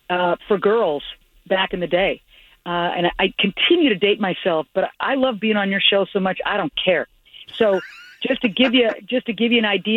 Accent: Omaha, Nebraska, United States; where I grew up in Omaha, it was a very Catholic city. And so I grew up in a Catholic household, so I went to a Catholic grade school, 1 through 8.

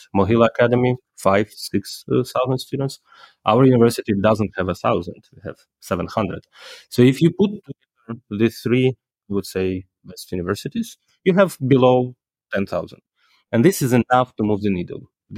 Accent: Kyiv, Ukraine; English is a second language; I care because I love Kyiv, because I'm from Kyiv

